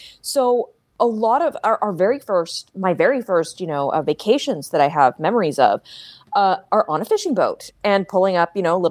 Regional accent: Ontario, Canada; I'm originally from Ontario

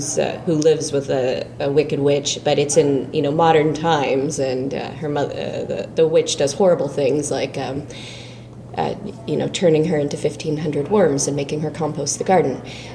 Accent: Lawrence, Kansas, United States; I'm from Kansas originally, so it'll be nice to have a little bit of a homecoming.

